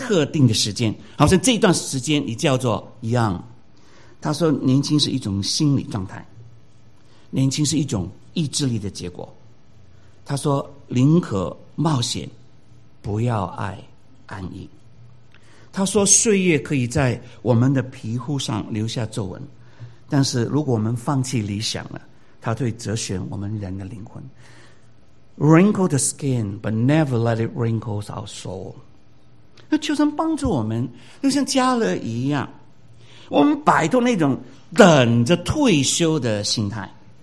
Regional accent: Guangdong, China; accent: Cantonese; 所以我们广东话有句广东人讲话有意思

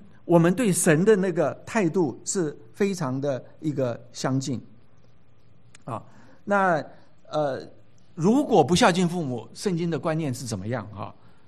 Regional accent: China; 对我们中国人来讲

